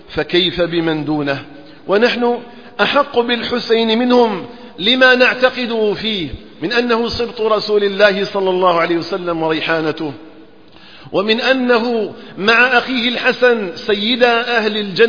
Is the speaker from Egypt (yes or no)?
no; Algeria; اللهم اجعل بلدنا الجزائر آمنا مطمئنا وسائر بلاد المسلمين